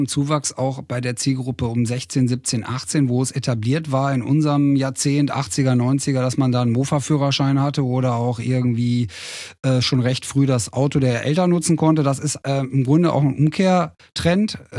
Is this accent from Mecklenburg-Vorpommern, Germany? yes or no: no; Bielefeld, North Rhine-Westphalia, Germany; wo ich stolz bin als Bielefelder, dass sich Bielefeld tatsächlich auch als Fahrradkulturstadt weiterentwickelt